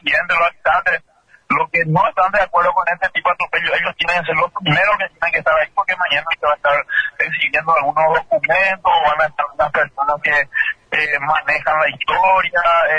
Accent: Itapúa, Paraguay; born there; yo soy, yo nací en Itapúa, te cuento, porque yo soy itapuense de nacimiento

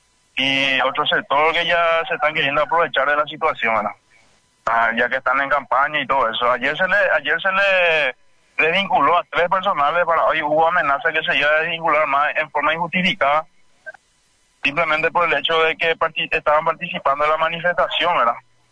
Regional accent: Paraguay; como paraguayos también nos merecemos una vida digna

